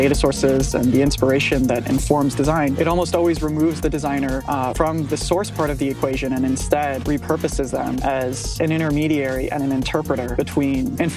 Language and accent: English; Kentucky, United States; So I'm from Kentucky, which is, for anybody that is not familiar with Kentucky, that is the middle of the United States.